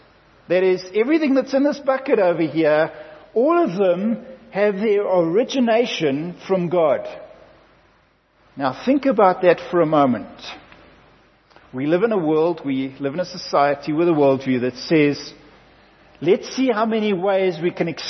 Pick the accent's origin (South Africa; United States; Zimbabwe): South Africa; I'm white. I'm South African. I'm English.